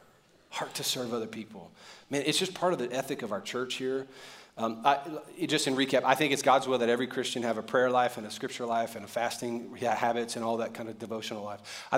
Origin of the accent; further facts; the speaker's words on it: New Orleans, Louisiana, United States; I'm from New Orleans. I'm allergic to cold, everybody. Who dat?